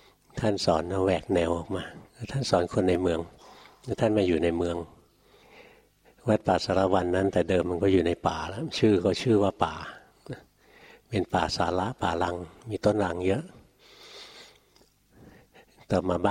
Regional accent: Bangkok, Thailand; หลวงพ่อเป็นคนเมืองเกิดกรุงเทพเกิดในกรุงเทพเลยเกิดอยู่ป้อมปราบอยู่แถวริมคูเมืองคลององอ่างโตมาในกรุงเทพนะเรียนหนังสือในกรุงเทพทำงานอยู่กรุงเทพจนกระทั่งบวชถึงไปอยู่ต่างจังหวัด

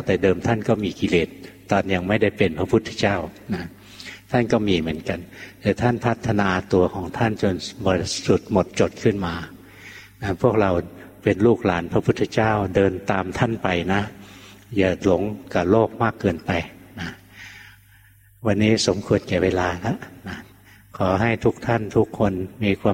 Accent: Bangkok, Thailand; หลวงพ่อคนกรุงเทพนะเกิดที่กรุงเทพกรุงเทพยุ่งกว่าเวียงจันทร์เยอะเลย

